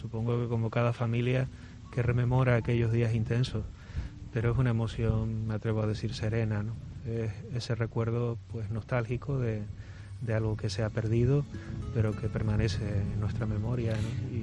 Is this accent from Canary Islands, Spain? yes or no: yes; Santa Cruz de la Palma, Canary Islands, Spain; Yo soy de Santa Cruz de la Palma, sí.